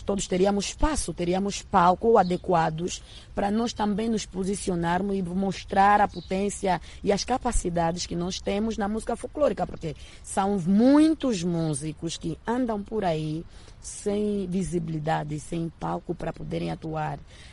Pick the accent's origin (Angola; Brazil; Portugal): Angola; nós somos angolanos, somos africanos